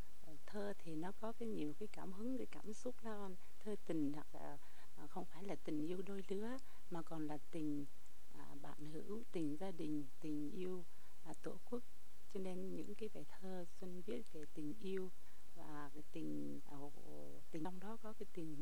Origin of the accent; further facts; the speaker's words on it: Da Nang, Vietnam; now in France; sinh trưởng tại Đà Nẵng.